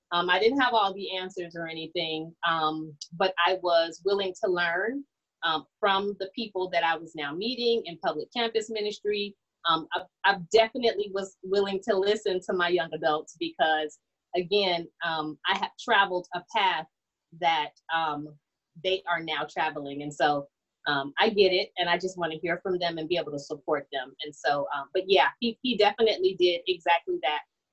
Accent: Chicago, Illinois, United States; I grew up in Lake Region Conference here in Chicago, South Suburbs

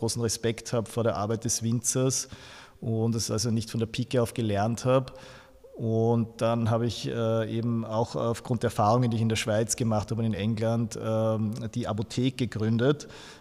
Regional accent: Hollenburg, Lower Austria, Austria; Ich komme aus Hollenburg an der Donau. Das ist hier, wo wir jetzt gerade sind, im Schloss Hollenburg. Hier bin ich aufgewachsen und war hier eben auch in der Schule dann.

